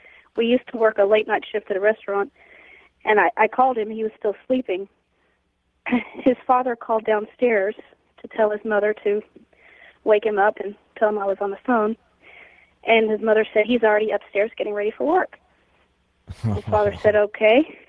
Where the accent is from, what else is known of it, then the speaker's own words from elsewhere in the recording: Tennessee, United States; from Tennessee.